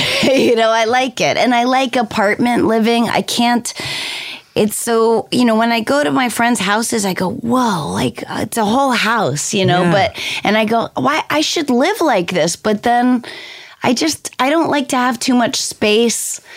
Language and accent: English; New Hampshire, United States; when I was growing up in New Hampshire, they'd go, where in New York are you from? And I'd go, what's New York? I'm from here.